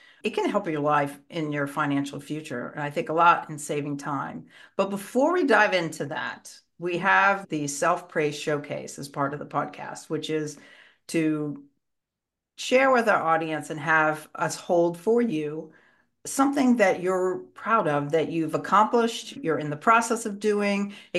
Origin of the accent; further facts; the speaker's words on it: Southern United States, United States; accent: Southern; my Southern accent might come out